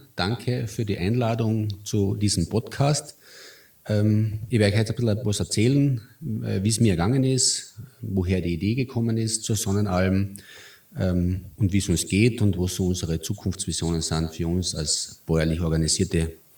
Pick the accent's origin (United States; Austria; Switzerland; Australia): Austria; Carinthia; ich bin auf einem Milchviehbetrieb in Kärnten aufgewachsen